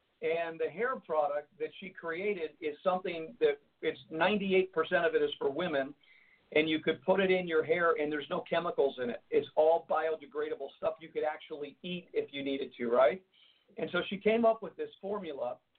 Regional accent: Jersey City, New Jersey, United States; I said, you know, I'm here in New York. I was born and raised in Jersey City, and I know this area pretty well.

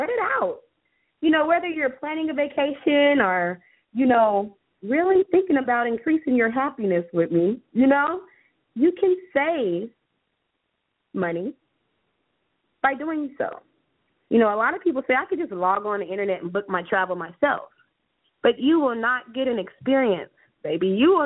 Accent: California, United States; I'm from California, but I've been doing some research about this hot air balloon ride

